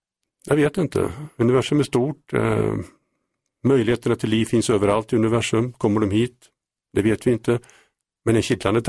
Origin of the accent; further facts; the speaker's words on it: Mariestad, Västra Götaland County, Sweden; sedan jag var 16 år startade jag en UFO-förening i Mariestad där jag kommer ifrån.